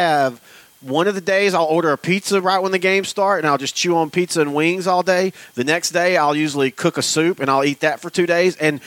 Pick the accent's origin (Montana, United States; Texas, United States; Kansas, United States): Texas, United States; Marshall; when you drove from Marshall, which is my hometown, if you don't know, to Dallas